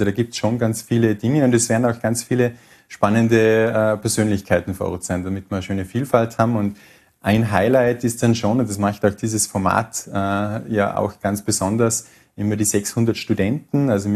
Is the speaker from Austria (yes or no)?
yes; Tyrol, Austria; als Tiroler macht es mich stolz